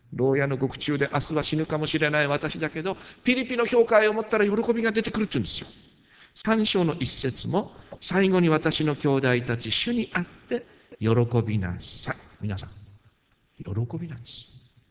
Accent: Tohoku, Japan; 皆さん、私は東北ですからね

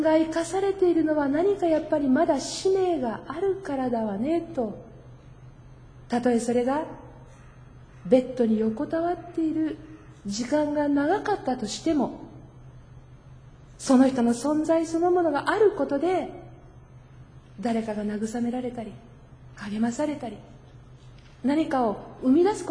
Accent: Kanagawa, Japan; 私の実家、神奈川の実家の隣町で

